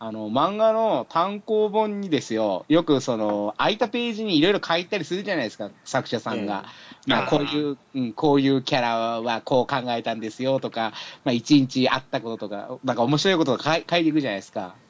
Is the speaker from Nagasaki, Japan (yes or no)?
yes; Nagasaki, Japan; まあ僕はほら長崎出身だからですよ